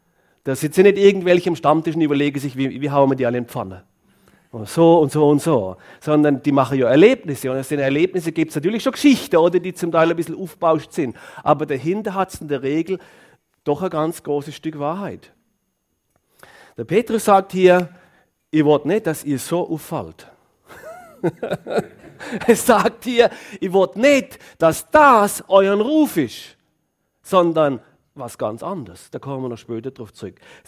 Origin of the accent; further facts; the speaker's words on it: Germany; now in Switzerland; Als ich in die Schweiz gekommen bin, ich komme aus Deutschland, Was? Da reden wir auch Deutsch.